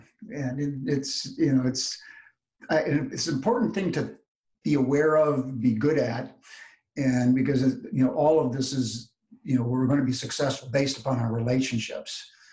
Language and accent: English; United States; born there; I'm born an American